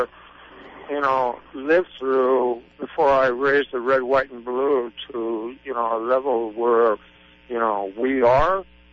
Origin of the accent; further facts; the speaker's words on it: the South, United States; when I was in grade school, I had an early one growing up in the South.